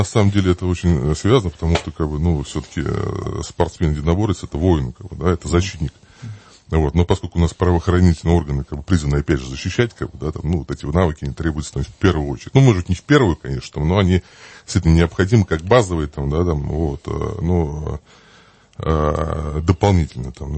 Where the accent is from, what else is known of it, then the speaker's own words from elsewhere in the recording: Moscow Oblast, Russia; потому что я из Московской области